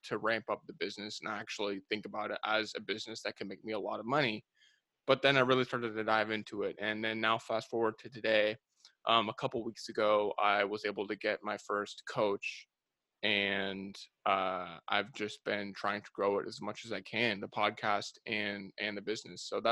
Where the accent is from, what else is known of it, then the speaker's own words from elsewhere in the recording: California, United States; moved away as an adult; now in Atlanta, United States; with them up until I moved across the country to Atlanta, Georgia with my partner, my girlfriend. I grew up in California.